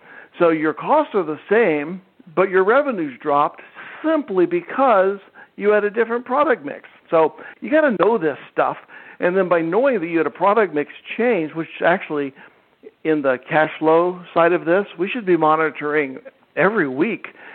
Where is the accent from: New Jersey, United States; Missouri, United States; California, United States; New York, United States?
New York, United States; I'm from New York. Good to be